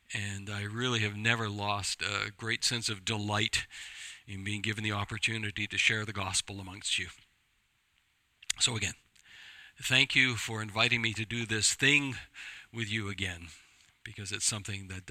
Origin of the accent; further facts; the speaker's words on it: British Columbia, Canada; the geography reminded me of my early years growing up in the Okanagan Valley.